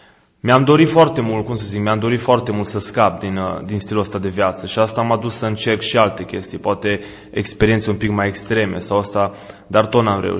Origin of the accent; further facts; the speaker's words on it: Oradea, Bihor County, Romania; Da, într-adevăr, crescând așa la umbra blocurilor astea gri, e mai greu.